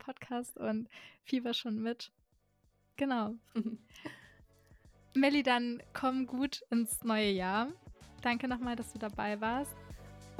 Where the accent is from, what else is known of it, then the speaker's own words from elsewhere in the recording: Rhineland, Germany; Ja, ich komme ja auch aus dem Rheinland, deswegen kann ich die Karnevals-Euphorie sehr gut nachvollziehen.